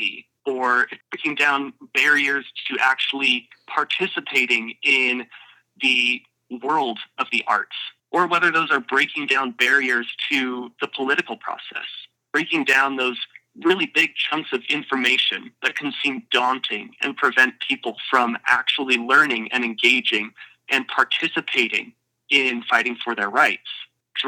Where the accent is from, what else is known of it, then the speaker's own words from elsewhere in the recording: Boise, Idaho, United States; I am from Boise, Idaho